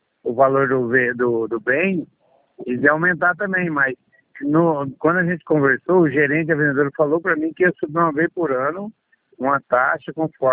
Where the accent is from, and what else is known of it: Leme, São Paulo, Brazil